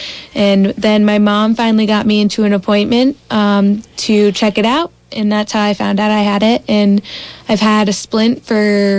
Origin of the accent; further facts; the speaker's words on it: Vermont, United States; I grew up in many places around Vermont. I've went to 14 schools, so I've moved around to many different towns here in Vermont.